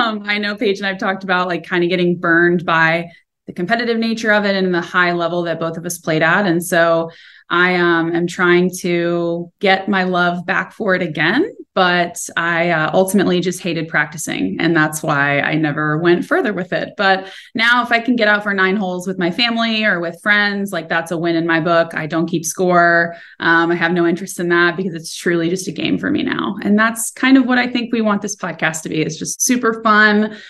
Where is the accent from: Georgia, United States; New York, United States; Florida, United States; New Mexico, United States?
Florida, United States; Orlando; I grew up in Orlando, played junior golf, started competing when I was six.